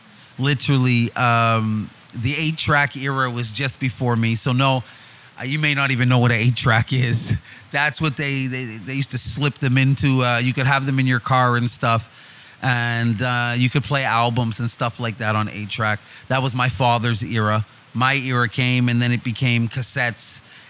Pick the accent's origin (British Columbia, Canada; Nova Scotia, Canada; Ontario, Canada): Nova Scotia, Canada; Halifax; So I come from Halifax, Nova Scotia. I lived there for 13 years. And I lived in a community where there wasn't really much urban music.